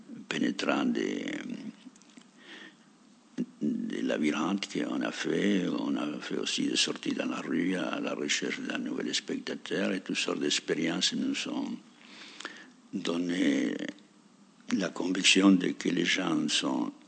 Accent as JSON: {"language": "French", "country": "Argentina", "second_language": "French", "moved": "yes", "lives_now": "Paris, France", "said": "Je suis venu en France de l'Argentine dans l'année 58."}